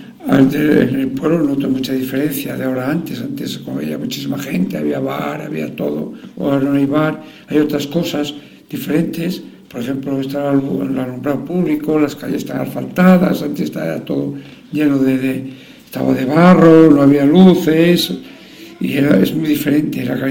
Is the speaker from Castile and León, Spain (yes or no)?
yes; Santa Elena de Jamuz, Castile and León, Spain; Yo nací en un pueblo de Rizarreo que se llama Santa Elena de Jamuz.